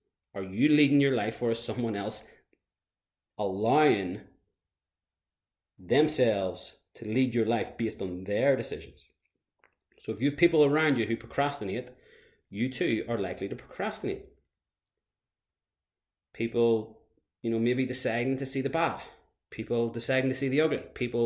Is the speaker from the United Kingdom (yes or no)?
yes; Antrim, Northern Ireland, United Kingdom; my hometown of Antrim, Northern Ireland